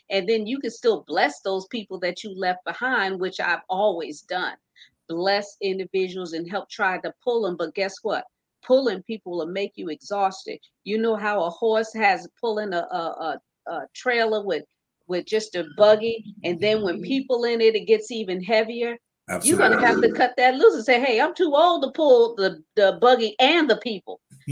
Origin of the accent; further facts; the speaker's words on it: New York, United States; also born or lived in South Carolina; I was raised partly in the country, and first time I ever saw it, because, you know, I was raised in New York, but then I went to South Carolina and did some schooling there.